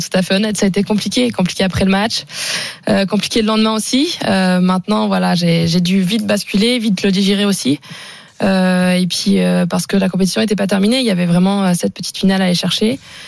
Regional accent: Brittany, France; moi, quand je suis du Morbihan, c'est vrai qu'on est, on est plutôt galette complète que galette saucisse.

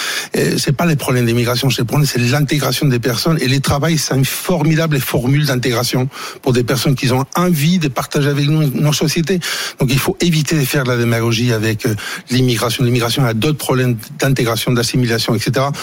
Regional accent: Spain; French is a second language; Moi, je suis espagnol.

